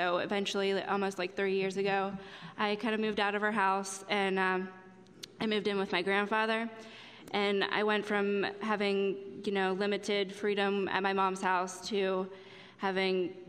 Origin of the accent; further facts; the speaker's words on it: Altoona, Pennsylvania, United States; Like, I'm from Altoona